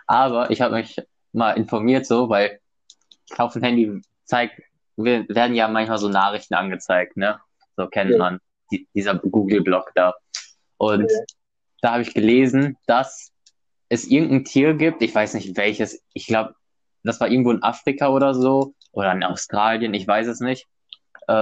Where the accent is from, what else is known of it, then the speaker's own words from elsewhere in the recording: Russia; Fun Fact, ich bin Russe.